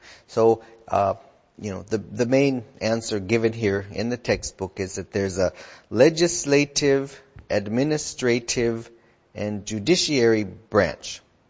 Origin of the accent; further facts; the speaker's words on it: United States; That's what, from my experience as an American, we call that the executive branch.